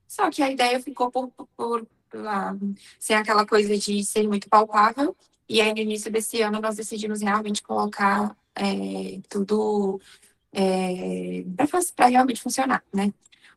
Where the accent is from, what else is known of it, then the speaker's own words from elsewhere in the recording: Pará, Brazil; moved away as an adult; also born or lived in Tocantins; now in Americana, Brazil; Eu moro aqui no interior de São Paulo, em Americana. Mas, na verdade, eu sou lá do Pará. Eu me formei no Tocantins e vim embora para São Paulo logo quando eu estava formando.